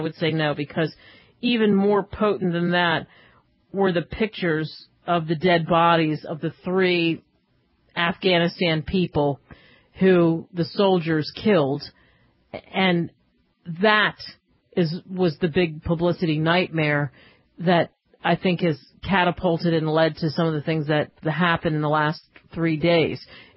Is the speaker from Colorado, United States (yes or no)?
no; Philadelphia, Pennsylvania, United States; I grew up in Philly. Betsy Ross land. I mean, the flag was sacred.